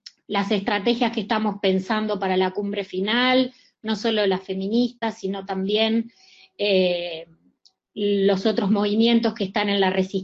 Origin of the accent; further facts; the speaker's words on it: Uruguay; de Don, soy de Uruguay.